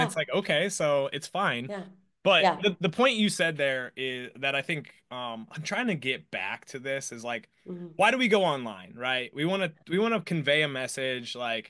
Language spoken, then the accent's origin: English; Midwest, United States; Like you start like I'm from the Midwest, and so like I very